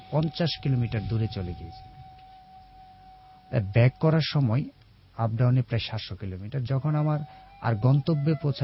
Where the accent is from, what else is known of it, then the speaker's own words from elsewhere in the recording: Brahmanbaria, Chittagong Division, Bangladesh; আমি ব্রাহ্মণবাড়ি থেকে এসেছিলাম, ব্রাহ্মণবাড়ি চলে যাই